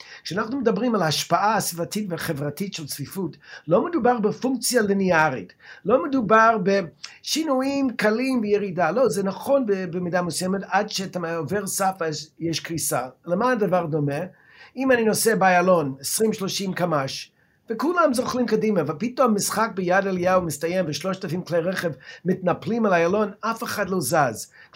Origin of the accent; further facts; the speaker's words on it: United States; now in Israel; לשמחתי הרב בתור יליד ארצות הברית. אני גדלתי במדינה שפויה